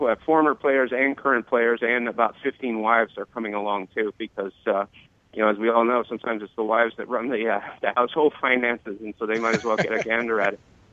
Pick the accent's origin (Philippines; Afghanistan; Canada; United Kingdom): Canada; now in United States; I grew up in Canada, where they play football on a much bigger field than they do here in the U.S.